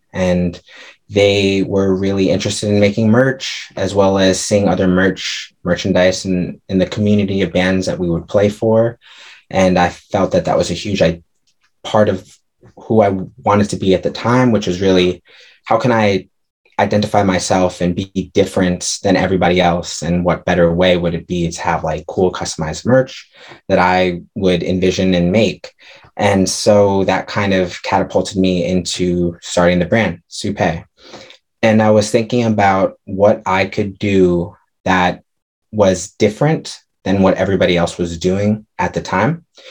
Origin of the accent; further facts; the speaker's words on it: New York City, New York, United States; also born or lived in Ica, Peru; I was adopted from Ica, Peru, and I grew up in New York City, Manhattan more specifically on the Upper West Side.